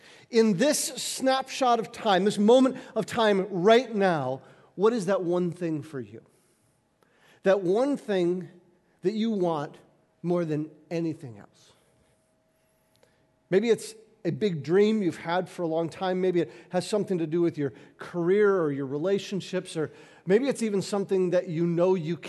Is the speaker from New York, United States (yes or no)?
no; Detroit, Michigan, United States; See, I grew up here in Michigan, as many of you did, so we're just used to this.